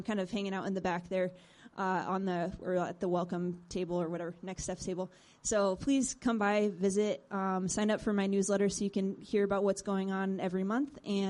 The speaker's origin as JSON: {"language": "English", "region": "Iowa", "country": "United States", "tie": "born or raised there", "said": "I was born and raised in Iowa, but, you know, it's kind of funny when you spend a couple of years in Africa living over there"}